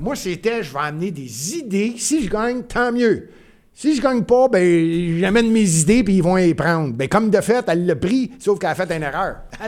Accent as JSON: {"language": "French", "town": "Montreal", "region": "Quebec", "country": "Canada", "tie": "born or raised there", "said": "Moi, je suis Montréalais. Je suis né à Montréal, mon grand-père, mon père, tous nés à Montréal"}